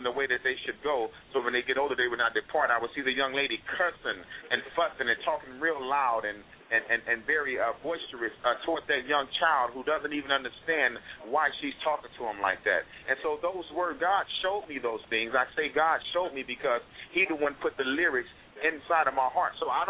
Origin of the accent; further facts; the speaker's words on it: California, United States; because I'm from the Bay Area, where we see it all the time.